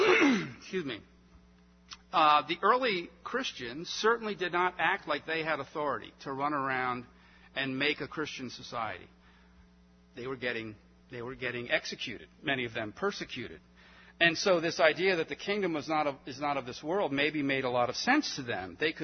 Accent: Philadelphia, Pennsylvania, United States; the Presbytery of Philadelphia, ding, ding, my hometown.

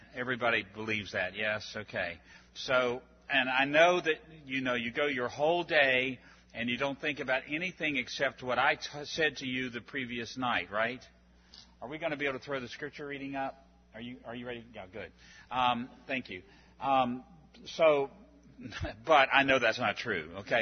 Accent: Virginia, United States; I come from Virginia, and the state flag of Virginia, I believe, is the best one in the whole Union.

